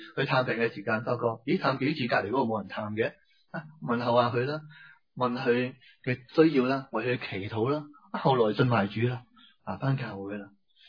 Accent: Hong Kong; 对于我哋香港人嚟讲，

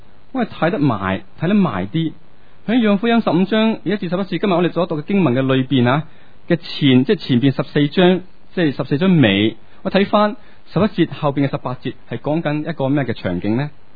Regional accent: Hong Kong; 我哋香港人有冇咩代表嘅树噶？

